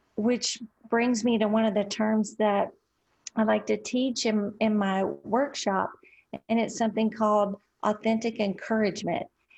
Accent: Trenton, Tennessee, United States; I'm from Trenton, Tennessee.

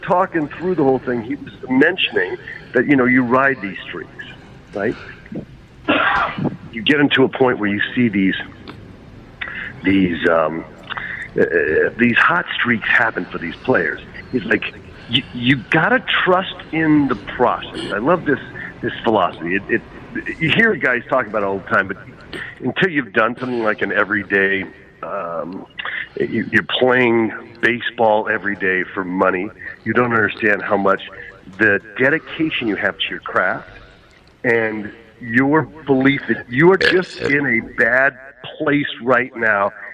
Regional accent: San Diego, California, United States; You know, I grew up in San Diego, but moved back here about 2005.

